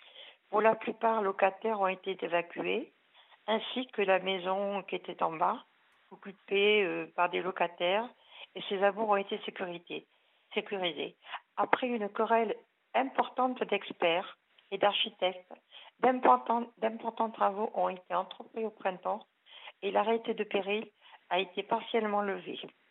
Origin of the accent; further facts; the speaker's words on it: Lourdes, Occitanie, France; born there; Et moi, je suis née à Lourdes, une famille de politiques. Donc, je suis quand même une Pyrénéenne.